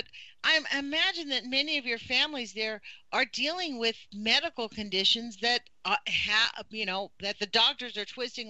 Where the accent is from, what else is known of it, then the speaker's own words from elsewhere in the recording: United States; As an American, I can't tell you how much I'm proud of all of you for having the courage.